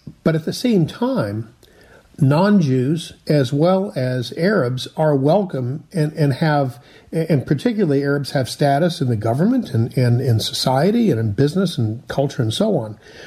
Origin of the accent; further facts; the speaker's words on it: United States; So just for our listeners, information, myself as an American Jew, I have the ability to claim dual citizenship if I so decide.